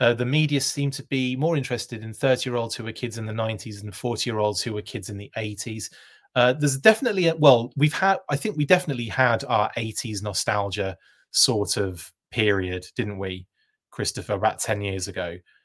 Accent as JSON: {"language": "English", "country": "United Kingdom", "said": "I thought I'd have an edge by being British"}